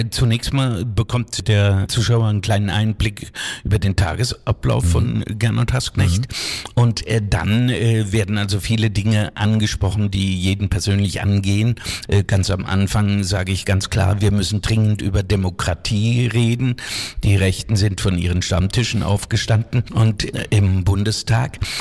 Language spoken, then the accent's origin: German; Pfungstadt, Hesse, Germany; Ich war 6 Jahre Stadtverordneter in meiner Heimatstadt Pfungstadt, wo ich wohne.